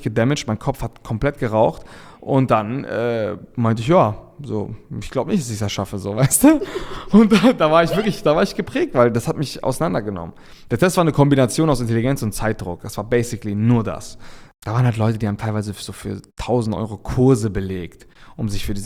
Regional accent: Reinbek, Schleswig-Holstein, Germany; ich komme halt aus Rheinbeek, so ein Dorf in Schleswig-Holstein, gar nicht mal offiziell aus Hamburg, ich sage immer Hamburg, damit die Leute was damit anfangen können.

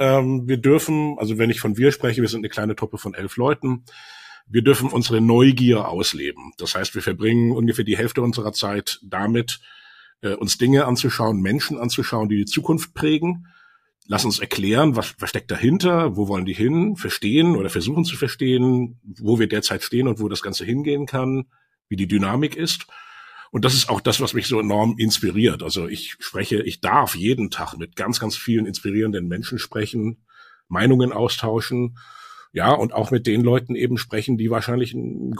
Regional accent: Hamburg, Germany; born there; Baujahr 68, geboren in Hamburg

